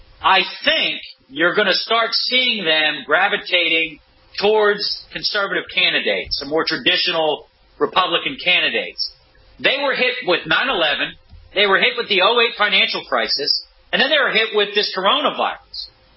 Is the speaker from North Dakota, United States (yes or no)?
no; Philadelphia, Pennsylvania, United States; But look, I'm from Philadelphia.